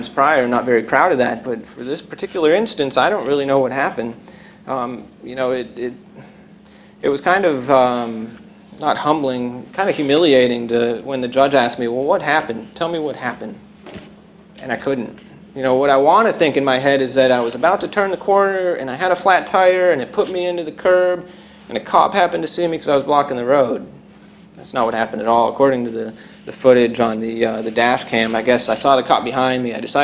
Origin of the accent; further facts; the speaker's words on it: Chicago, Illinois, United States; We're from Chicago, so we drove back to Chicago one Christmas